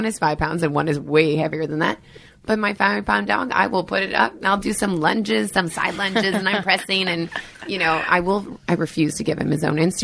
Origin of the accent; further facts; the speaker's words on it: United States; I'm an American.